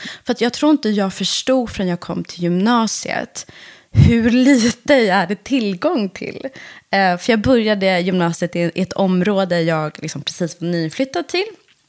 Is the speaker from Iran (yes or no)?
yes; Iran; Swedish is a second language; now in Sweden; Jag är från Iran i grunden. Mm. Och vi var på väg. Vi flydde precis som den första stora vågen på 80-talet på grund av kriget.